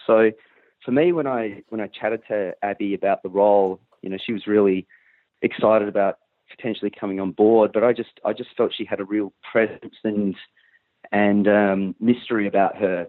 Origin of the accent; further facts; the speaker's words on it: Western Australia, Australia; I grew up in Western Australia